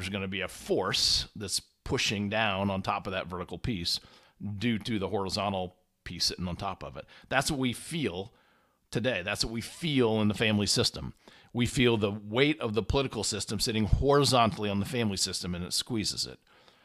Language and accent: English; Indiana, United States; Again, I'm from Indiana, so I'm a Colts fan.